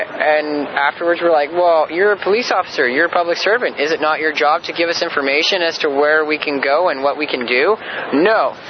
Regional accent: Dublin, Leinster, Ireland; Originally, East Dublin, Ireland, but we're out of Eugene, Oregon for the past couple of months.

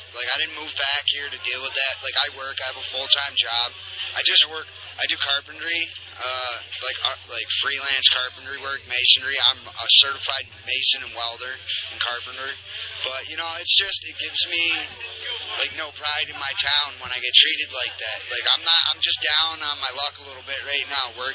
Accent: New York, United States; Yeah, I'm from up by Buffalo, up by the Canadian border.

